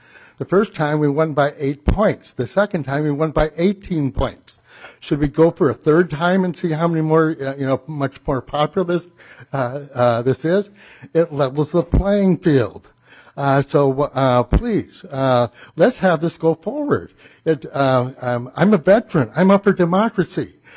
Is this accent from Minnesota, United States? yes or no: yes; Minnetonka, Minnesota, United States; I'm from Minnetonka.